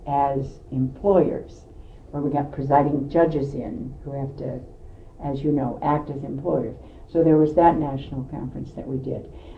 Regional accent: Alaska, United States; I think there's a connection there between what I've been able to do personally and the fact that I'm from Alaska.

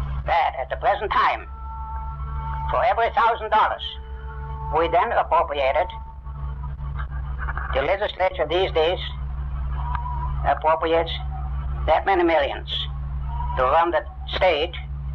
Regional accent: Fairbanks, Alaska, United States; We left, we're from Fairbanks, if you want to say from the 4th Division

